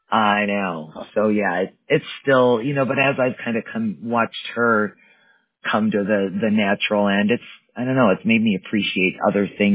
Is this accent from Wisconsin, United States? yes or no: yes; Wisconsin, United States; I grew up in Wisconsin, which is where my mom lives and dad.